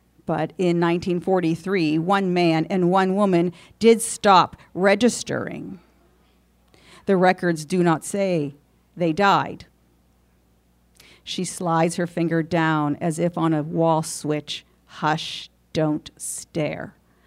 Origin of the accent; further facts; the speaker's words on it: Italy; I come from Italy, in a village that I'm from.